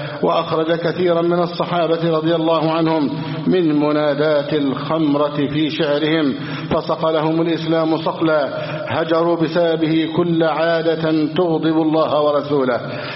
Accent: Egypt; اللهم احفظ بلدنا مصر أمنا أمانا

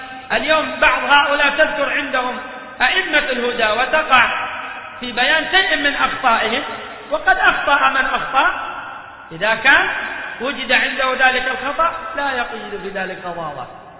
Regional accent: Saudi Arabia; وبالذات عندنا في السعودية

